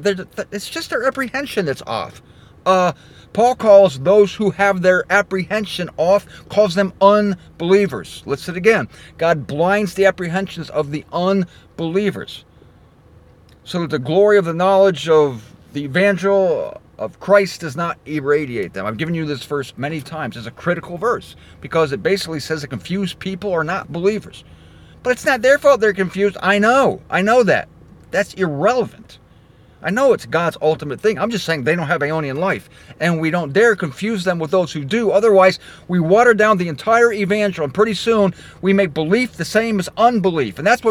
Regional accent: Ohio, United States; And I'm a punk from Ohio

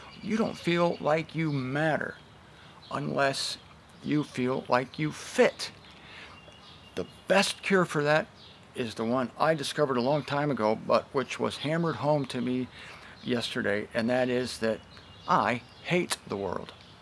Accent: Canton, Ohio, United States; I'm in my hometown of Canton, Ohio, and I'm on a good old front porch.

